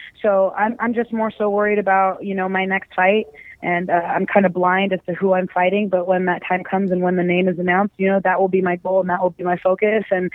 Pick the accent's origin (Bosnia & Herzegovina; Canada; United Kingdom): United Kingdom; accent: British; I haven't peeped a word since you guys made fun of my British accent, and I'm still getting treated like shit.